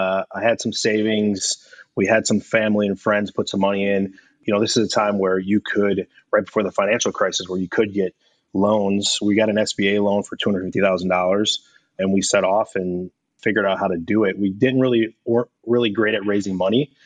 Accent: Minneapolis, Minnesota, United States; born there; also born or lived in New Jersey / New York; now in Chicago, United States; No, I ended up in Chicago. I was born in Minneapolis, St. Paul, Minneapolis area. Yeah. And we moved around a little bit as a kid, Jersey, New York.

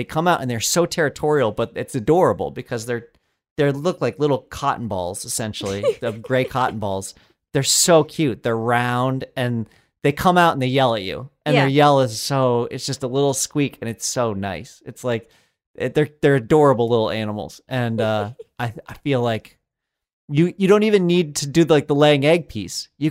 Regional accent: Colorado, United States; Yeah, so I grew up in Colorado, and from an early age, you're very encouraged from an early age to climb mountains.

